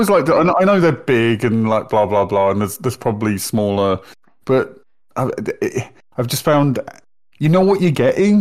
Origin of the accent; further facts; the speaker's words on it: United Kingdom; And like, we're not used to it as British people, because we've got the BBC.